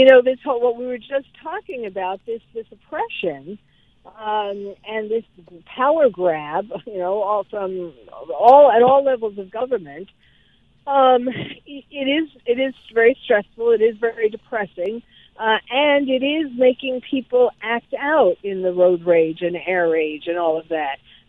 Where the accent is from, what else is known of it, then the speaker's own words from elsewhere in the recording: New York, United States; because I'm from New York, and I see what's happening in these videos